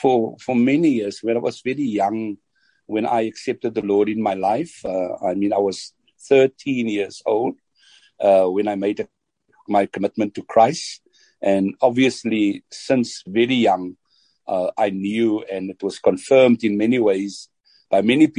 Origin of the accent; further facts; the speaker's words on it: Worcester, Western Cape, South Africa; So I was born in Worcester, grew up in Worcester. And then I left Worcester to go and study at the University of the Western Cape